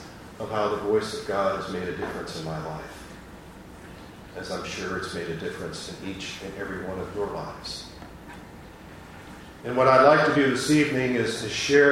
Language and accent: English; Nebraska, United States; I grew up in Nebraska from a family that had a very rich German heritage.